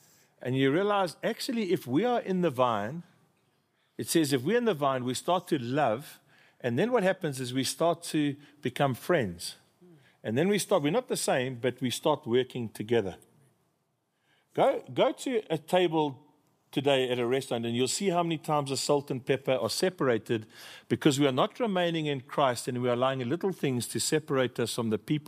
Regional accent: England, United Kingdom; I'm English, he's Afrikaans. I'm charismatic, he's conservative.

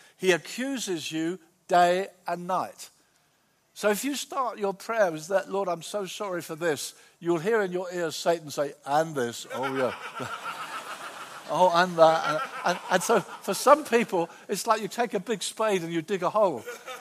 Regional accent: Brighton, South East England, United Kingdom; He walked up and down on Brighton Beach, my hometown, Brighton.

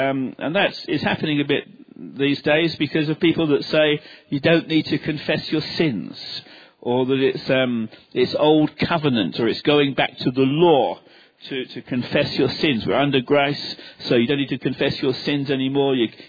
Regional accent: London, United Kingdom; accent: London; I still think like an Englishman. My accent is still a London accent.

